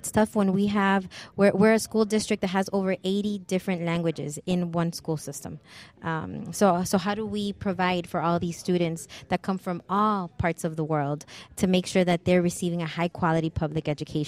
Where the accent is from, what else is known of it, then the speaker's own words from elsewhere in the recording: United States; born there; first language Spanish; English is a second language; I was born in the United States. I am an American, American citizen, and my first language was Spanish. And in the community of Miami, it's a very unique community because we can get away with speaking Spanish almost anywhere